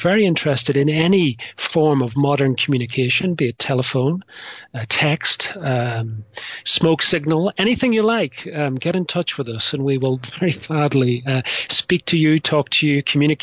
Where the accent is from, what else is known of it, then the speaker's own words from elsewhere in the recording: Northern Ireland, United Kingdom; accent: Ulster; I talk funny because I come from a different part of the world to you, and I come from Ireland originally, from the north of Ireland in particular, and I have an Ulster accent, I suppose, and that is why I sound the way I do.